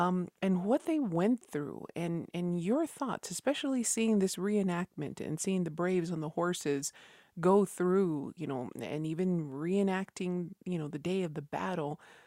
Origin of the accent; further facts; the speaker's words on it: Isleta Pueblo, New Mexico, United States; from Isleta Pueblo